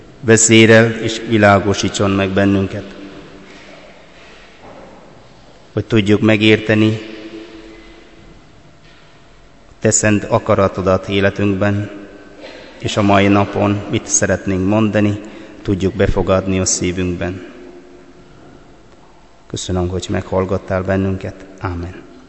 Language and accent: Hungarian; Kerala, India; Hungarian is a second language; now in Hungary; Dél-Indiából származom, India elég nagy ország, teljesen Dél-Indiából, úgy hívják az államot, Kerala